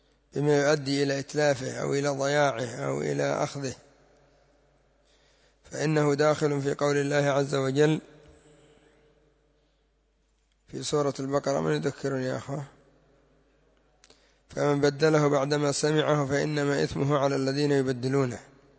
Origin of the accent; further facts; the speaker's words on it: Yemen; الجنبية عندنا في اليمن زينة وليست بسلاح